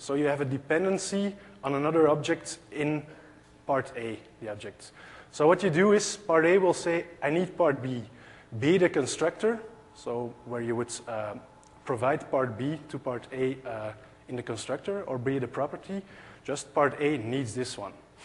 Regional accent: Belgium; I'm from Belgium.

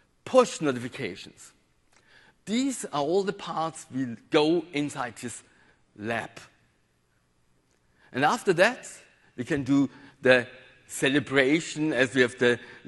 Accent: Austria; English is a second language; I'm from Austria, as you may be here.

